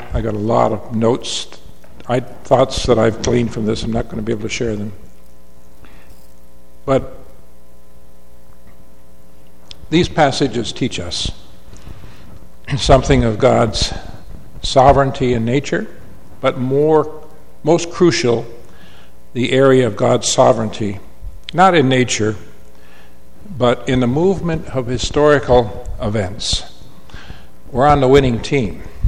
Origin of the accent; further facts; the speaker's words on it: United States; And I'm an American